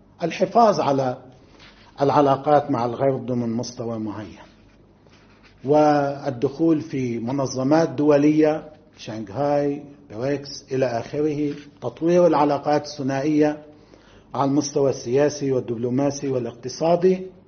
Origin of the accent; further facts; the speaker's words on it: Lebanon; نحن أيضا عرفناه بشكل أساسي كلبنانيين في ثلاثة مواقع